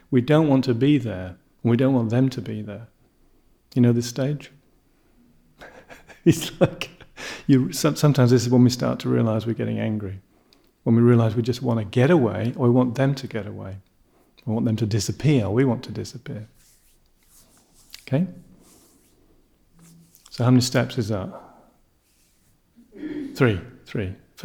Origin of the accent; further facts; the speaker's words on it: Singapore; now in Toronto, Canada; Because I come from Singapore, you know. In Singapore, you can eat your dinner off the floor.